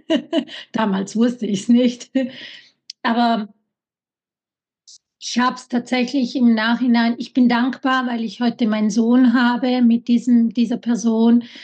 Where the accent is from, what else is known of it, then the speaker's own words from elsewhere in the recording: Italy; ich bin Italienerin